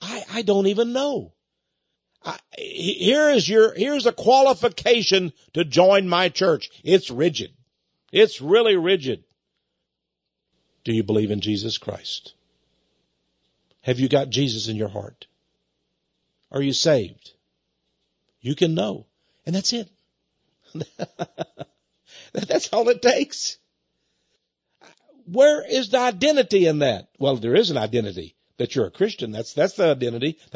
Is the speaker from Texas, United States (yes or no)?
yes; Port Neches, Texas, United States; I'm a Texan. I'm from Port Neches, Texas. I don't want to go anywhere.